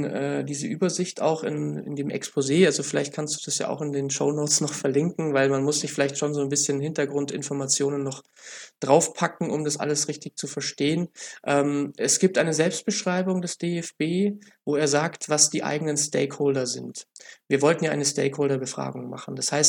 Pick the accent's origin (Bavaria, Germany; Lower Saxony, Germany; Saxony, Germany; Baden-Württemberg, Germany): Bavaria, Germany; Munich; Als Münchner hat man ja da schon irgendwie dann eine gewisse Berechtigung, Bayern-Fan zu werden.